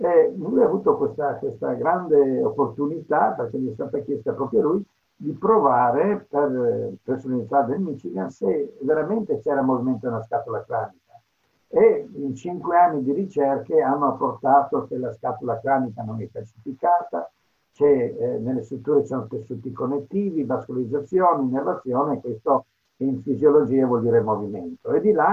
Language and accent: Italian; Trieste, Friuli-Venezia Giulia, Italy; moved away; also born or lived in England; sono originario di Trieste, però diciamo che io ho lasciato Trieste nel 1966 e sono andato a vivere in Inghilterra dove ho vissuto per 30 anni. Perciò culturalmente sono anglosassone.